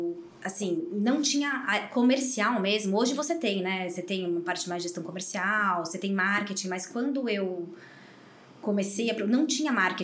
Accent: São Paulo, Brazil; born there; Eu nasci em São Paulo.

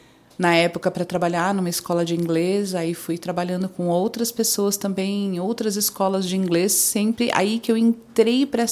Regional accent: São Paulo, Brazil; accent: paulistano; now in Sorocaba, Brazil; Nasci em São Paulo, sou da capital, sou paulistana mesmo, com aquele sotaque orra meu, que ainda perdura, né? Mesmo já morando há 21 anos em Sorocaba e trabalho aqui em Indaiatuba já há 7 anos.

